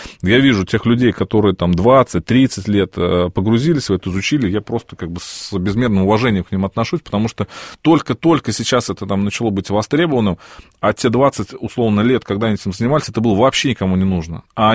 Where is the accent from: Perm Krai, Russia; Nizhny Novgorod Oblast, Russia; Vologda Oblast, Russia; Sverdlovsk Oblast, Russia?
Nizhny Novgorod Oblast, Russia; Nizhny Novgorod; ну, условно в городе Нижний Новгород, откуда я родом